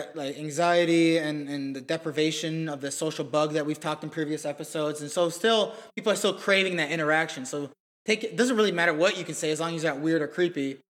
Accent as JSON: {"language": "English", "region": "Minnesota", "country": "United States", "tie": "born or raised there", "lives_now": "Los Angeles, United States", "said": "My hometown of Minnesota is all back. It's just great. Weather's kind of decent."}